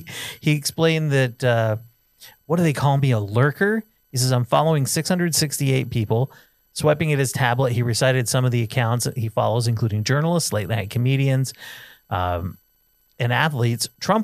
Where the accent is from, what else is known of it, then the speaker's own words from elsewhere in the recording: Vermont, United States; It's from Vermont. I'm from Vermont.